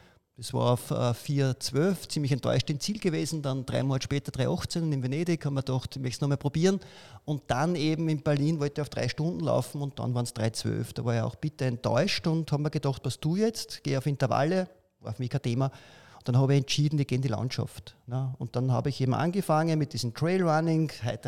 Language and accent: German; Lower Austria, Austria; born there; now in Vienna, Austria; Bin ein gebürtiger Niederösterreicher, lebe aber schon knappe 30 Jahre in Wien.